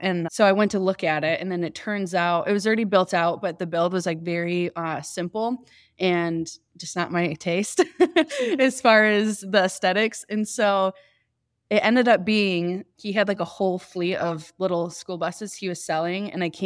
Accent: Michigan, United States; I'm from Michigan, so that's how I've driven so many times across the country.

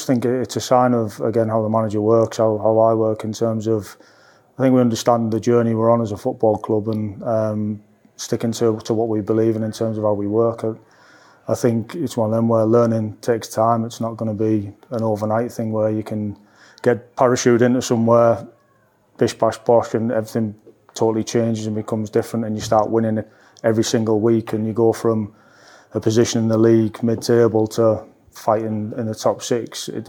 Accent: North East England, United Kingdom; now in Bristol, United Kingdom; I think I'm from the North East, so I'm quite used to it, but wouldn't mind a bit of sunshine.

